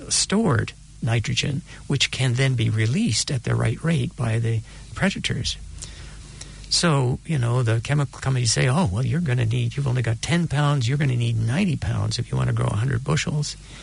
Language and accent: English; Canada; as a Canadian, I should be thinking metric